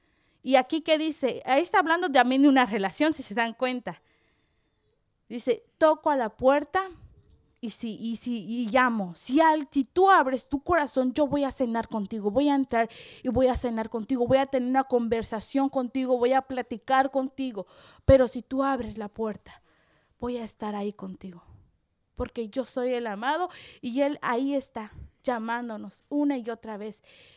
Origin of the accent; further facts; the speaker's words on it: Mexico; moved away; yo soy una de las personas que cuando salí de México, estuve en un instituto